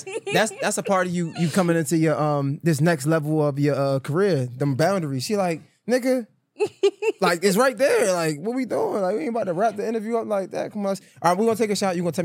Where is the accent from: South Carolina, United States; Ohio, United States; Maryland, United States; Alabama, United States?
Maryland, United States; Baltimore; I'm from Baltimore.